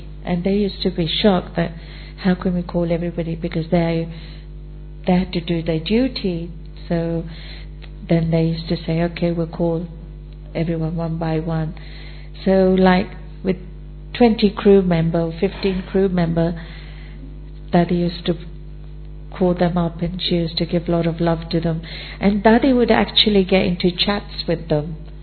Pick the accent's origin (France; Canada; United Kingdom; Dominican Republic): United Kingdom; London; And I was one of them. I was from West London.